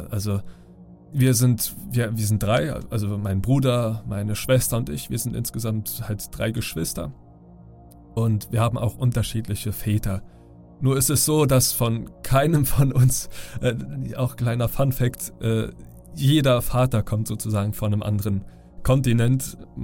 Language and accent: German; Berlin, Germany; ich bin 25 Jahre alt, ich komme aus Berlin, bin hier groß geworden und lebe hier.